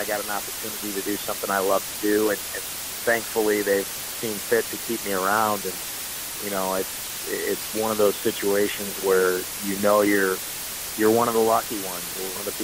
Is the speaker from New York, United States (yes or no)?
no; California, United States; now in Memphis, United States; I grew up in California, spent my whole life there before moving here, but I've lived in Memphis for more years than I've lived in any other place. I split time around cities in California.